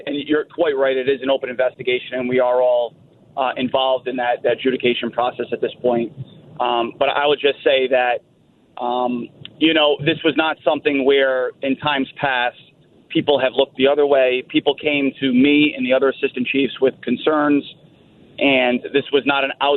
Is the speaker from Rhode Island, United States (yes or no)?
yes; Johnston, Rhode Island, United States; I am. So I'm from the Johnson, Rhode Island area. I went to high school in Providence.